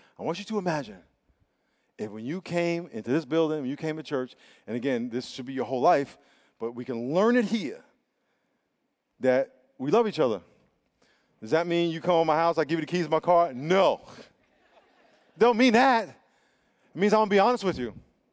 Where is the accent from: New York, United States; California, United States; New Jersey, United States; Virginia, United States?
New York, United States; the one blessing I have is I grew up in New York. Anybody from New York?